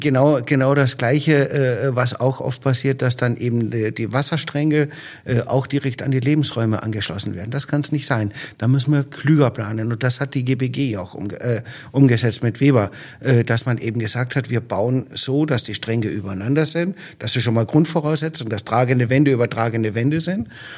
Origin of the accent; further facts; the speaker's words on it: Austria; ich komme ja aus Österreich, ich komme vom Bauernhof. Unser Haus war aus dem 16. Jahrhundert. Wir haben einen großen Tischherd da drin gehabt in der Küche.